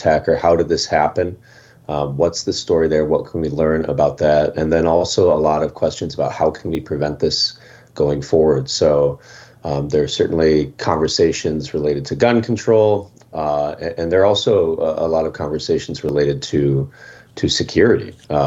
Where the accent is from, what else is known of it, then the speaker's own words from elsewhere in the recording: Minneapolis, Minnesota, United States; And I'm from the Twin Cities, from Minneapolis